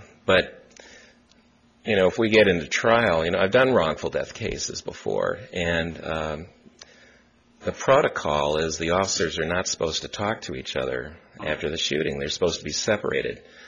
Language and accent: English; Midwest, United States; I grew up in the Midwest, so you know, when you're...